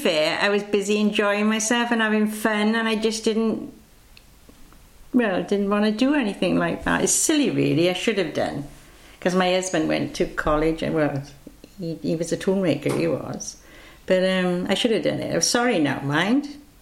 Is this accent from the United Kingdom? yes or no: yes; London, United Kingdom; moved away; First of all, we come from London because we were evacuated all down the unit. And my father was, we all sent from London to Aslovera.